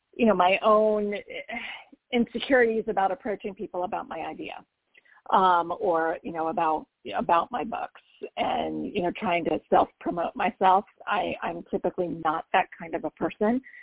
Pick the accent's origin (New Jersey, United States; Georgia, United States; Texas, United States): Georgia, United States; Roswell; I grew up in Roswell, Georgia.